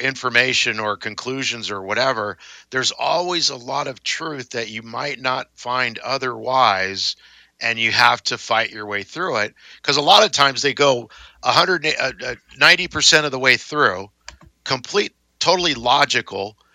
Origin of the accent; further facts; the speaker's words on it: San Diego, California, United States; I am from the South, from San Diego, but not the same South.